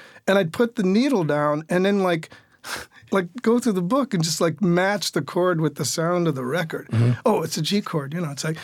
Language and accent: English; Englewood, New Jersey, United States; also born or lived in Bronx, United States; I was born in the Bronx, raised in Englewood, New Jersey.